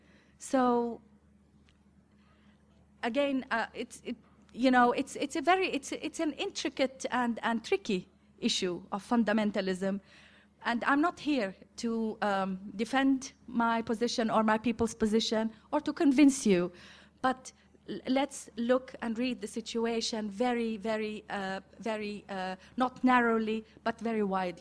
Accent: Israel; I'm a person who grew up as an Arab Israeli. I grew up in Israel proper.

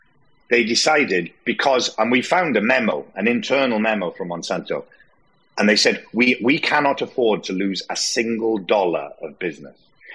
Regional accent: Port Talbot, Wales, United Kingdom; as I was growing up in Portalbert

